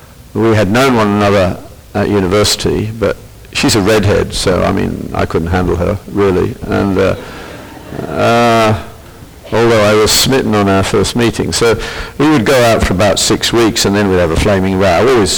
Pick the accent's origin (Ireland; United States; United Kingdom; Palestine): United Kingdom; Birmingham, West Midlands; And growing up in Birmingham, which was the industrial centre of Britain, was one of the two best schools in England, intellectually.